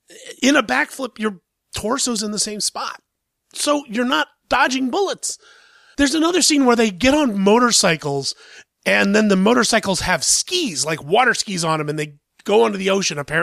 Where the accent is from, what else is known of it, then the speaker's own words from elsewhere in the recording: Columbus, Ohio, United States; Now, it opens in my hometown, Columbus, Ohio, this week